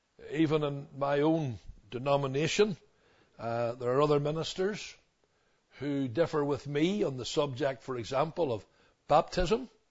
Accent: Belfast, Northern Ireland, United Kingdom; when I was growing up in Belfast, in North Belfast, right through my, almost through all of my teenage years

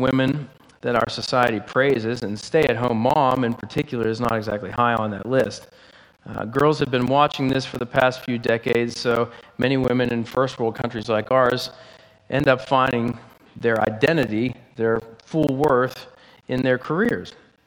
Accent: Pennsylvania, United States; I mean, I'm from Pennsylvania.

